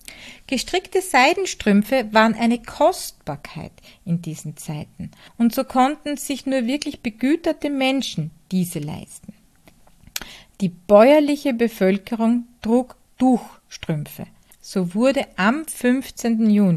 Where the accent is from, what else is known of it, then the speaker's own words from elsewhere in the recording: Hardt, Styria, Austria; von Die Handwerkstätte, diesmal wieder aus meiner Heimat in Hardt bei Graz in der grünen Steiermark.